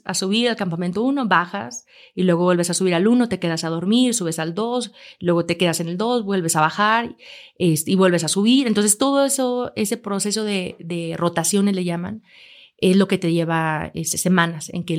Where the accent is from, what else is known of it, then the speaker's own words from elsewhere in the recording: Aguascalientes, Mexico; born there; es que yo nací en Aguascalientes, no tengo montañas a un lado